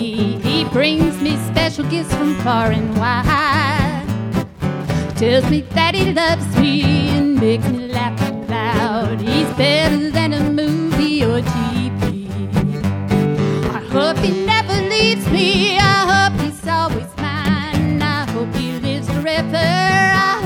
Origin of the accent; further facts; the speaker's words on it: Lake Wales, Florida, United States; from Lake Wales, Florida, and I'm excited to be here.